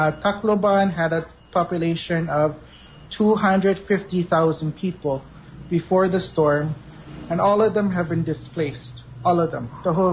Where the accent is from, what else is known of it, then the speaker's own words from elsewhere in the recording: Papakolea, Hawaii, United States; now in Philippines; I'm part Filipino, part Hawaiian. I grew up in Papakolea.